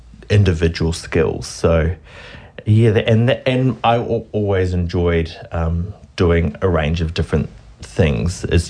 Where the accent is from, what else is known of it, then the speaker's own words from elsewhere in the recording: Whanganui, Manawatū-Whanganui, New Zealand; also born or lived in Auckland; I started out at Auckland University. I moved up there from Whanganui, where I'm from, to see what it was like.